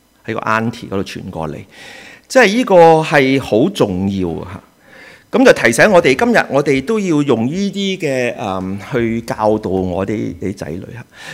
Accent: Guangdong, China; 我係廣東人，因為我爸爸係廣東人，但其實我媽咪係山東人嘅，知唔知啊？唔知咧，所以見我都幾高大威猛，係咪？山東啊！啊，仲有少少韓國嘅啲

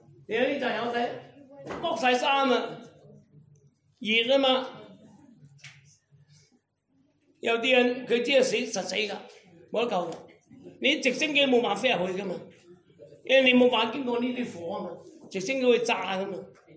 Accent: Guangdong, China; 山埃，我哋廣東人叫香港人叫山埃嘛

